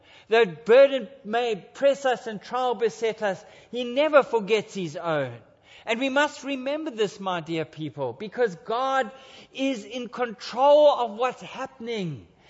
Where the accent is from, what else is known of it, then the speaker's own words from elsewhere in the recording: Australia; even though we have allegiance to Australia because we live here and we are Australian.